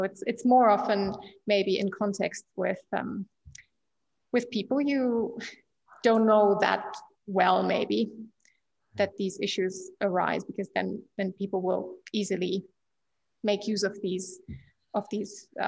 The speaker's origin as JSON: {"language": "English", "country": "Germany", "said": "I said, like, yeah, I'm from Germany myself."}